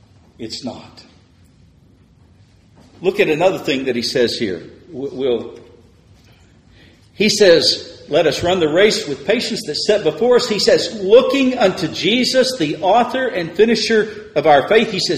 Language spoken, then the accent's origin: English; Texas, United States; When I grew up in West Texas, I ran a little bit.